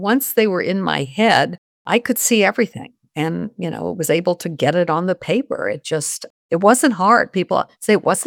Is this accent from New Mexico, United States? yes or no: yes; New Mexico, United States; I grew up in New Mexico. That's where my family came after they left Spain.